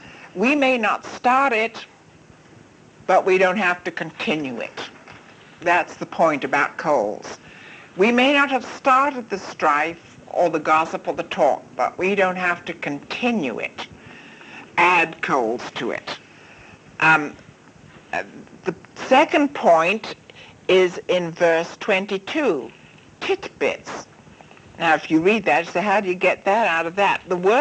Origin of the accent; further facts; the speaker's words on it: China; I remember growing up in China